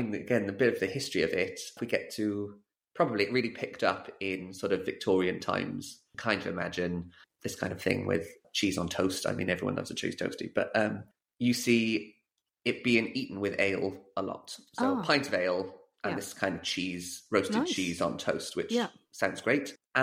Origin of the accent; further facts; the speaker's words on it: Wales, United Kingdom; I'm from South Wales near Cardiff